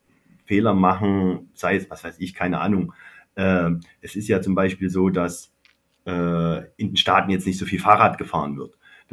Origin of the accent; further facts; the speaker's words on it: Freiberg, Saxony, Germany; now in Dresden, Germany; also ich bin eigentlich zum Studieren nach Dresden gekommen. Ich bin ursprünglich aus Freiberg.